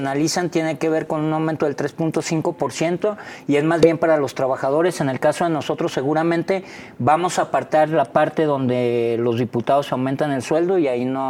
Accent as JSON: {"language": "Spanish", "region": "Nayarit", "country": "Mexico", "said": "yo soy de Nayarit y en mi pueblo dicen derecho y al pecho para que no lleve propina."}